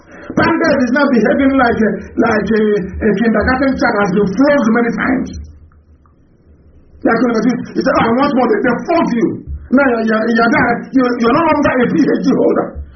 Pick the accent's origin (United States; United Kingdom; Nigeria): Nigeria; I'm a Nigerian.